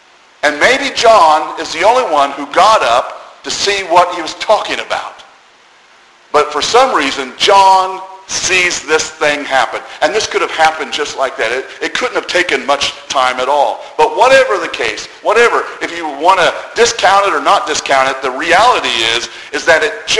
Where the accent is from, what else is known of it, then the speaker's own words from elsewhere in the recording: Boston, Massachusetts, United States; born there; I can't plan where I was born. I was born in Boston.